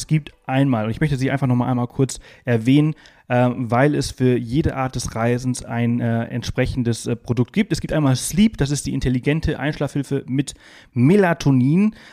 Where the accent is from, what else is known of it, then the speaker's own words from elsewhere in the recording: Balearic Islands, Spain; Ich komme aus Mallorca, deswegen sind das meine ehemaligen Nachbarn.